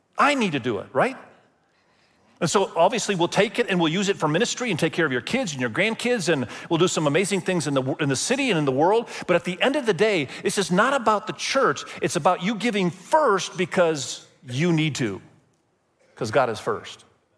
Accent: Indonesia; many of you know that I grew up in Indonesia

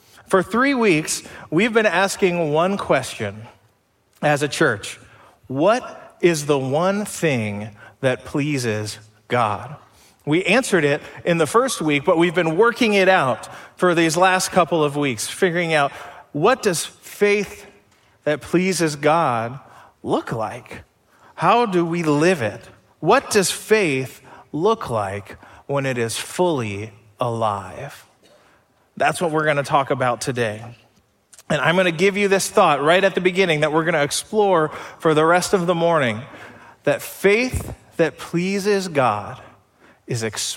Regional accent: Bellbrook, Ohio, United States; I grew up in Bellbrook, not far from any of our campuses.

